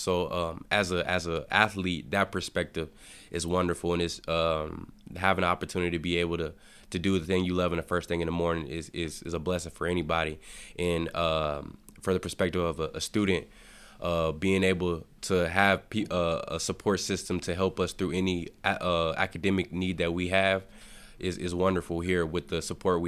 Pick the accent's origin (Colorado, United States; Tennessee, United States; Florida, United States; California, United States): Tennessee, United States; Murfreesboro; also born or lived in Louisiana; Originally, I was born in Louisiana, but I grew up and was raised in Murfreesboro, Tennessee.